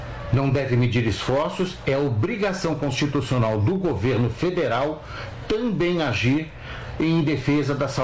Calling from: São Paulo, Brazil; sou de São Paulo. Boa tarde.

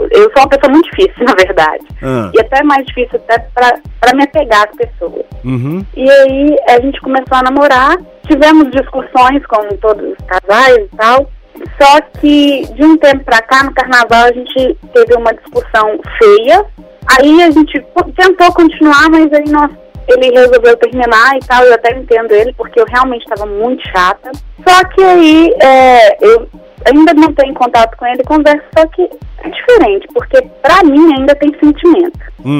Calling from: Belo Horizonte, Minas Gerais, Brazil; Belo Horizonte.

